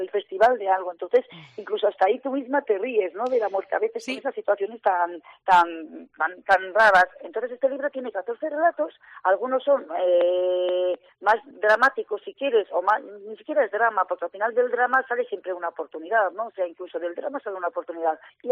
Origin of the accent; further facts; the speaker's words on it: Vitoria-Gasteiz, Basque Country, Spain; now in Madrid, Spain; yo, que vivo soy de Vitoria, pero ¿sí? vivo en Madrid por trabajo